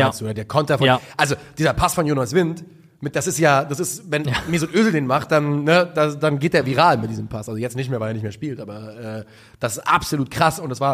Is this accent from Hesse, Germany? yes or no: no; Mainz, Rhineland-Palatinate, Germany; Das wäre meine Hoffnung als Mainzer.